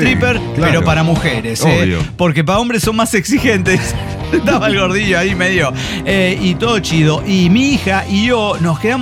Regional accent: Sinaloa, Mexico; Soy de Sinaloa. Ya nos dimos cuenta, parche. Sí, soy de Sinaloa, pariente

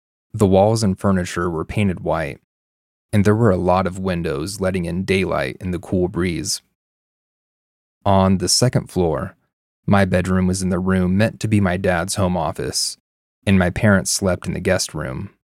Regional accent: Indonesia; Growing up in Indonesia, hearing stories about spirits and hauntings was also not uncommon.

